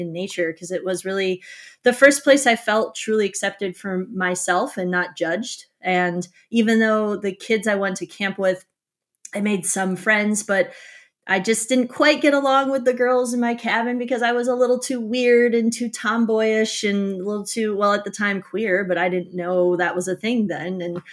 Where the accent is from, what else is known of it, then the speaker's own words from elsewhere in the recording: Wisconsin, United States; well, I'm from Wisconsin. So pretty much if you're in Wisconsin, you're either in the forest or you're in the farmland if you're not in a city.